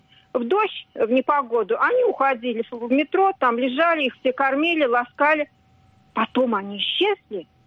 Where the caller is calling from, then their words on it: Moscow Oblast, Russia; я из Подмосковья.